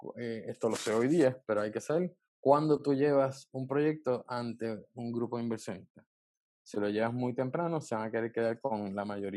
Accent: Puerto Rico; No porque yo soy puertorriqueño

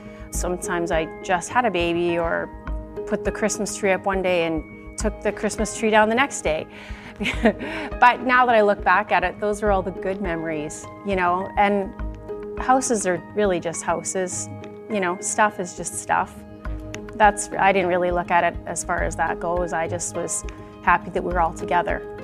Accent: Saskatchewan, Canada; I'm a girl from Saskatchewan.

